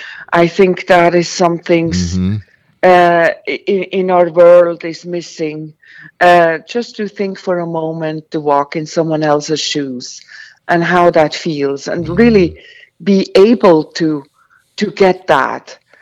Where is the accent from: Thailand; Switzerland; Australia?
Switzerland; English is a second language; now in United States; I'm from Switzerland.